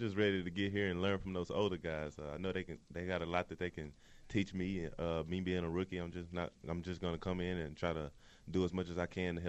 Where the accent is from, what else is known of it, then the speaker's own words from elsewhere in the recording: Texas, United States; Yeah, I'm from Texas, so I'm way south, and this is way north.